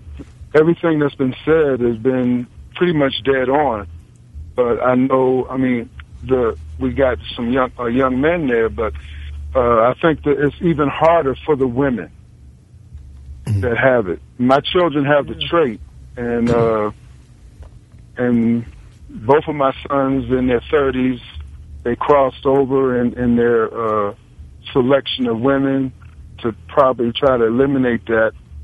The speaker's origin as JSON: {"language": "English", "town": "Baltimore", "region": "Maryland", "country": "United States", "said": "I'm from the Baltimore, D.C. area."}